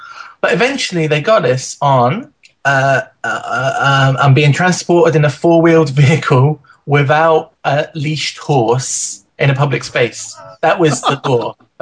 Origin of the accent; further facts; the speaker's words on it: England, United Kingdom; Now, I want to jump in here as an Englishman and as someone who supports their Queen.